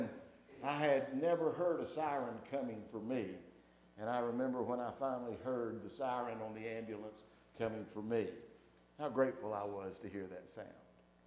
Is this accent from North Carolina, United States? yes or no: yes; North Carolina, United States; We realize we have a tradition as American citizens, as North Carolinians, and even as folks who live on in this community.